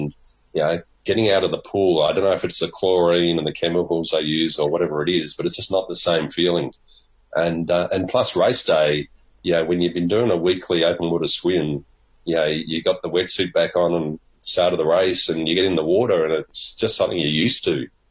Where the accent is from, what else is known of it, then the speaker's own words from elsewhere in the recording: England, United Kingdom; born there; I was born in England.